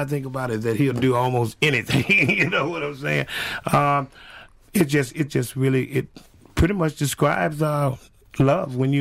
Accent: Mississippi, United States; now in Minneapolis, United States; I live in Minneapolis. I've been living in Minneapolis for about 30 years. But I'm originally born and raised in Mississippi, so I'm a country boy.

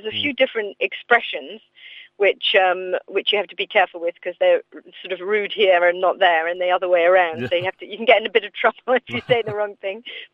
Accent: England, United Kingdom; we're both being English, you know, we had a lot to talk about living out in LA.

